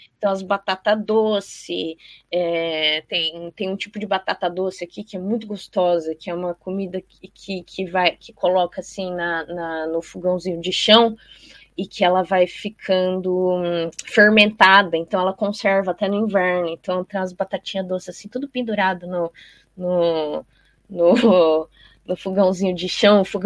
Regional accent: Mukawa, Hokkaido, Japan; Fui para a comunidade de pescador na região da minha aldeia, em Mukawa.

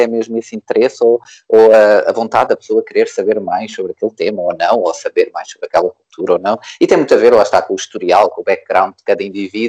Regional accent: Lisbon, Portugal; Exatamente, porque, pronto, não nasci, né, sou lisboeta.

